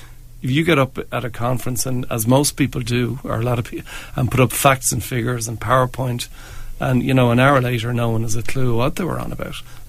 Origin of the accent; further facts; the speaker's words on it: Bray, Leinster, Ireland; I'm from Bray, and he's from those parts as well.